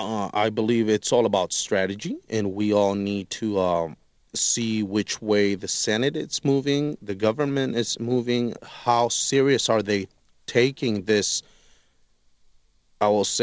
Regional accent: Fresno, California, United States; although I grew up in a very active pro-immigrant valley, I come from Fresno, California, the Central Valley.

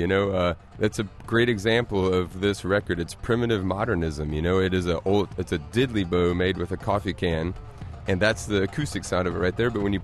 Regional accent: Mississippi, United States; You know, that we grew up in Mississippi, up not far from Memphis

